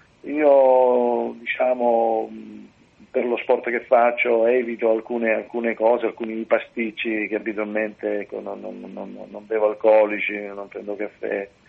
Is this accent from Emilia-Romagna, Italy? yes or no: no; Sicily, Italy; Sai, io sono siciliano, molto probabilmente noi tutti quelli che stiamo nelle isole abbiamo sempre voglia di toccare la terraferma